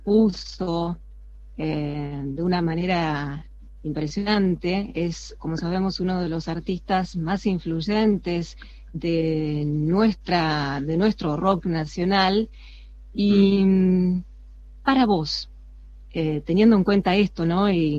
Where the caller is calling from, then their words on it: Paraná, Entre Ríos, Argentina; ojalá vengas aquí a nuestra provincia, a nuestra ciudad, te esperamos